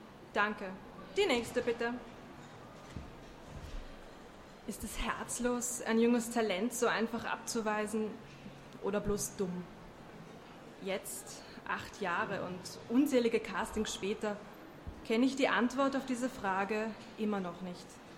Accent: Vienna, Austria; Ich komme aus Wien und ich bin heute hier

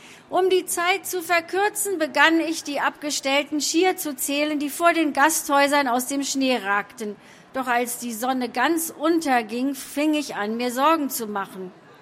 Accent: Harz, Germany; Der Harz ist meine Heimat.

